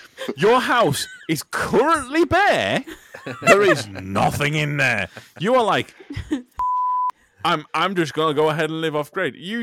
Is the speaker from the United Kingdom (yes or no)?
yes; United Kingdom; But even as a Brit, I know the reputation of Phoenix, Arizona.